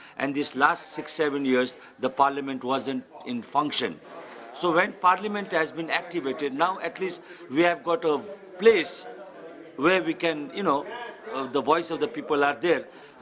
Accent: Koshi Province, Nepal; I come from East Nepal, from a district called Japa.

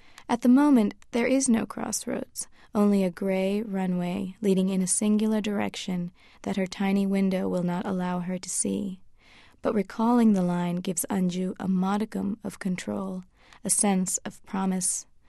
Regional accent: Chicago, Illinois, United States; born there; Yes, I was born in Chicago.

